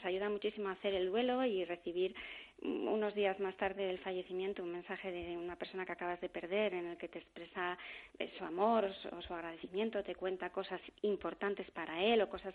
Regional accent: Madrid, Community of Madrid, Spain; como madrileña que soy

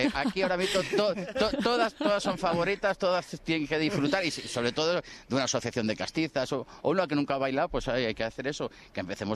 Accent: Madrid, Community of Madrid, Spain; Este es mi pueblo, que es el pueblo de todos los madrileños que estamos aquí

